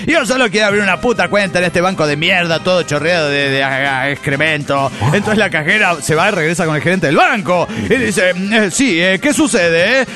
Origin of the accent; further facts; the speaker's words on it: Netzahualcoyotl, State of Mexico, Mexico; de Netzahualcoyotl.